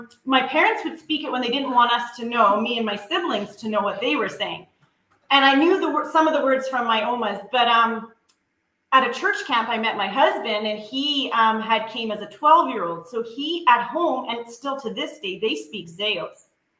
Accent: Chilliwack, British Columbia, Canada; born there; And they ended up settling in Chilliwack, BC. And so I was born in Chilliwack, BC.

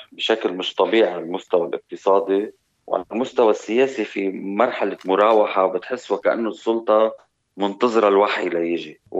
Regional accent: Lebanon; نقدر نعمل إصلاحات ونوقف على إجرينا نحن لحالنا كلبنانيين من دون مساعدة أي جهة خارجية

